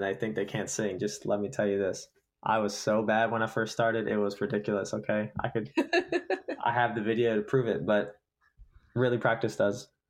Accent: the South, United States; Well, I grew up listening to country music because I grew up in the South with my parents

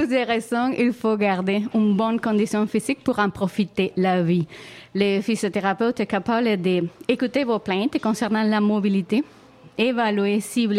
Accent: Venezuela; French is a second language; par exemple, je viens du Venezuela, je ne suis pas le meilleur exemple parce que j'adore le froid. Et c'est bizarre parce que mon pays a des températures entre 26 et 28.

